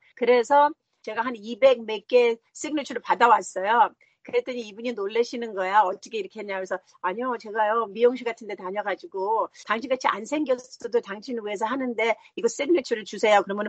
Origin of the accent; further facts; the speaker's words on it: South Korea; 한국이 나의 고향이고 우리 엄마가 한국 피가 있기 때문에 그래서 저는 겉은 한국 사람 아니지만 속은 더 한국 그 풍습이 더 있어요.